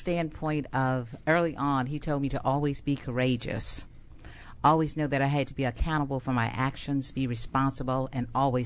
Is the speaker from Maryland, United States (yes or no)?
no; Montgomery, Alabama, United States; I am from Montgomery, Alabama.